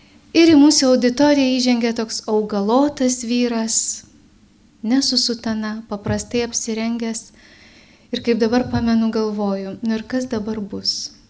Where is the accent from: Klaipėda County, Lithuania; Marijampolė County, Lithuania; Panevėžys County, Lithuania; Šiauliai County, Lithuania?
Panevėžys County, Lithuania; Pasvalys; aš taip pat esu iš Pasvalio.